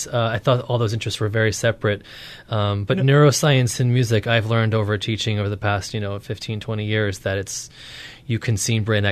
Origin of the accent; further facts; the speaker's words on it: Rhode Island, United States; moved away as an adult; now in Greenwich, United States; Rhode Island.